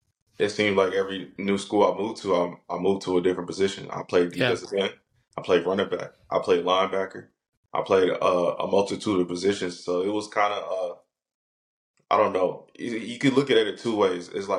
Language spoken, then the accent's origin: English; United States; I came in as American and I left as a Canadian, basically.